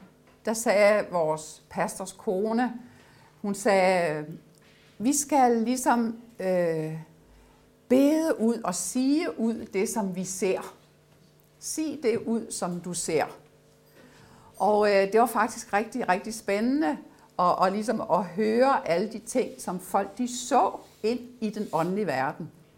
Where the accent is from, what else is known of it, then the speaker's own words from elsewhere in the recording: Næstved, Zealand, Denmark; jeg kommer jo over fra Næstved